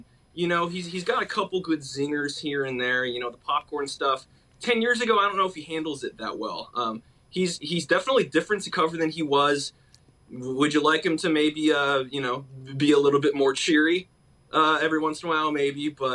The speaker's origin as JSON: {"language": "English", "region": "California", "country": "United States", "said": "I'm from Southern California, so he was actually the USC coach when I was a student reporter at USC."}